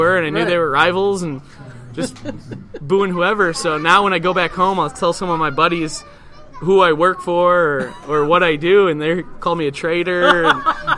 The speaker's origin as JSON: {"language": "English", "town": "Rockford", "region": "Illinois", "country": "United States", "said": "I am originally from Rockford, Illinois."}